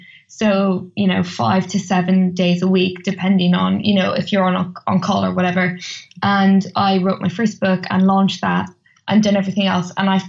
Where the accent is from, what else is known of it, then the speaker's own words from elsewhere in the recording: Dundalk, Leinster, Ireland; moved away as an adult; So I grew up in Dundalk, County Louth. So I'm an Irish lass. And then when I was 18, I moved to Wales to study medical sciences.